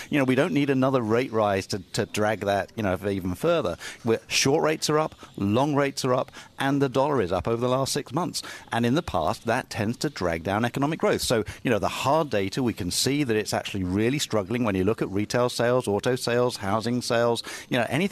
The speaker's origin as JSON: {"language": "English", "country": "United Kingdom", "said": "I'm a Brit."}